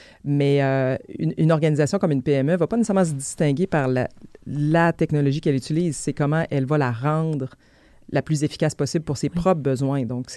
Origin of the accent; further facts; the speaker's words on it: Quebec, Canada; Et je pense qu'on doit être fiers oui. de ça en tant que Québécois